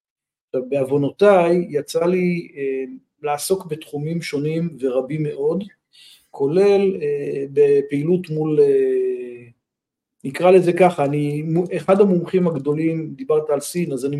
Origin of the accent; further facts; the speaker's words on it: Afikim, Northern District, Israel; אני גדלתי בקיבוץ אפיקים בעמק הירדן, קיבוץ גדול